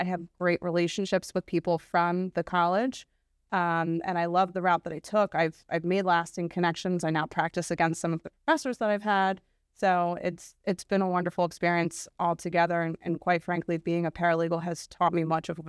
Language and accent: English; Pennsylvania, United States; So I did grow up here. I was born and raised in Bucks County.